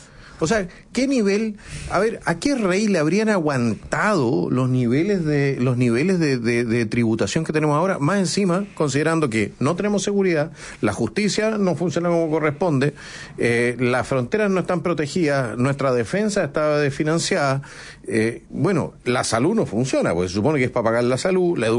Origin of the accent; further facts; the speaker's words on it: Austria; now in Chile; porque yo vengo de Austria, ¿ya? O llegué hace 6 años acá